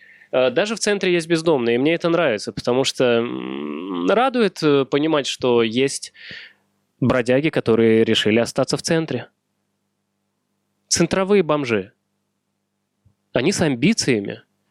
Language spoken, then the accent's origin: Russian; Moscow Oblast, Russia; now in Moscow, Russia; я переехал в Москву из Подмосковья, что делает эту строчку в моей автобиографии не такой эпичной, знаете.